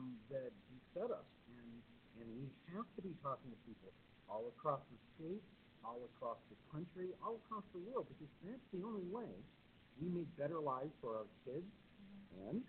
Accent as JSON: {"language": "English", "town": "Chicago", "region": "Illinois", "country": "United States", "said": "being a Chicagoan, I have my own ways of going into life."}